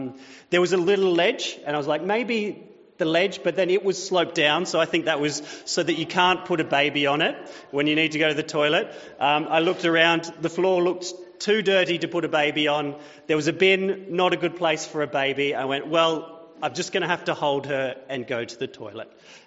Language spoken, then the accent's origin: English; New South Wales, Australia; we decided that we would go and do the baby tour of my hometown in New South Wales.